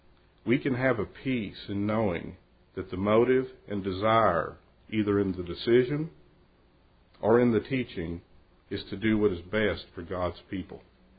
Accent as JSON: {"language": "English", "country": "United States", "said": "The respect, reverence, and solemnity of the ceremony was striking to me as an American."}